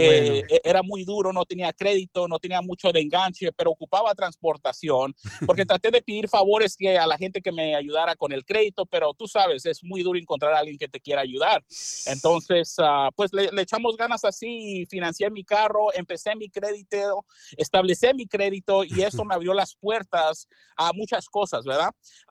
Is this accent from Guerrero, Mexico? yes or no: no; Michoacán, Mexico; De Michoacán.